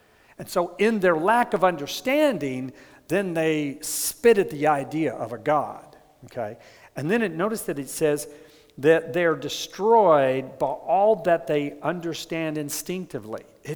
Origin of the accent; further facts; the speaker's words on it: Texas, United States; my first reaction to that, because I'm a Texan, is why wasn't somebody there to protect those people?